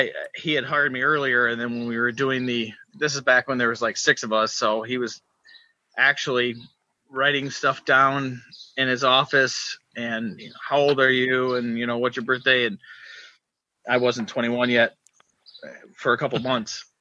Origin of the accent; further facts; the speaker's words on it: Kalamazoo, Michigan, United States; So when I came back from Michigan State to Kalamazoo in the summer, I rented an apartment because my parents didn't want me home.